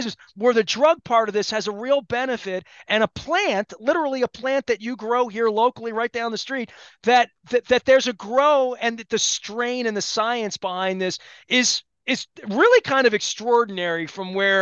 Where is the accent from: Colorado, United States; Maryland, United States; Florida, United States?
Maryland, United States; Dundalk; growing up in Dundalk in the 70s and 80s